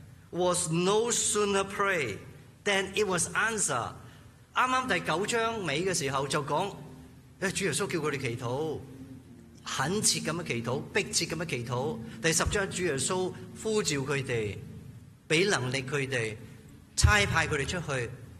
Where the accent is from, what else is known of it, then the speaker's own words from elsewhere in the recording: Hong Kong; 仲多过我哋香港人，仲多过我哋中国人